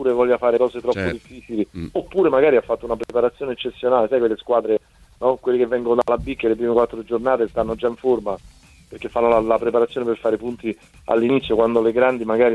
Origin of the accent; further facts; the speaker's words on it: Florence, Tuscany, Italy; born there; Sono casualmente nato a Firenze.